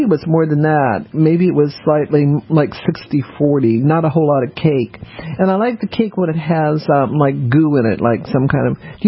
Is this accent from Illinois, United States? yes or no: no; New Orleans, Louisiana, United States; born there; I was born in New Orleans, so I was just kidding.